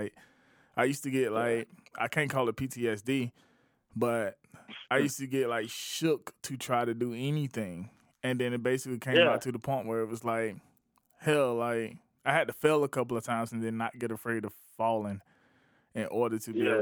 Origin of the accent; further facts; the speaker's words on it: Batesburg-Leesville, South Carolina, United States; even though I'm from Batesburg, Leesville, South Carolina, and being from a small town yourself